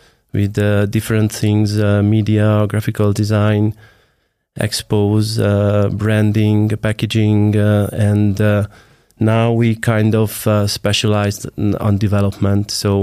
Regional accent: Hungary; from Hungary.

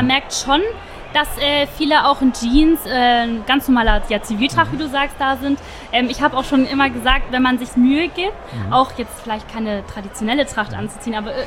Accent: Munich, Bavaria, Germany; Ja, ich finde als Münchner ist es schon eine Pflicht, dass man total da ist.

